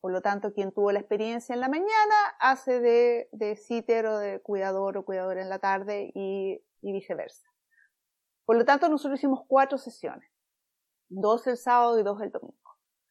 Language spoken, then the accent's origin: Spanish; Chile; yo soy chilena y estando en Chile, viviendo en Chile, en mis 20, pasando hacia los 30 más o menos